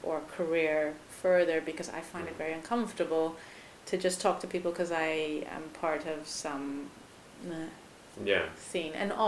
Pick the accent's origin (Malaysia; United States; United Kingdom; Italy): United Kingdom; England; moved away as an adult; now in Germany; outside of maybe my native land, which like, despite the accent betraying the fact that I am actually English and being in England, but for example, here in Germany